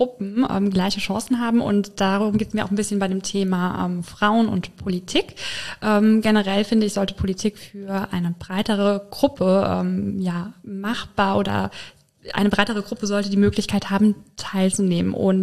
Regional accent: Filsen, Rhineland-Palatinate, Germany; Ich komme aus dem schönen Rhein-Lahn-Kreis aus Vilsen gegenüber von Boppard. Hab dann, wie die Berit, auch eine kleine Frankreich-Kurve geschlagen und ein Jahr in Paris gelebt und bin aber jetzt seit etwa einem Jahr auch Koblenzerin.

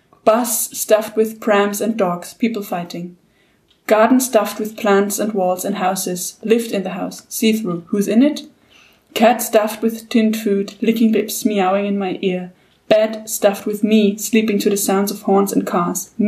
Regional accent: Vienna, Austria; I'm a big city girl. I'm from Vienna.

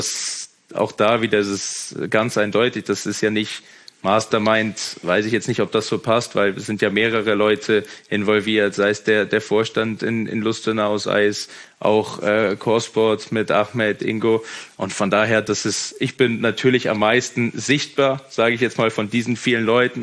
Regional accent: Germany; ich bin Deutscher

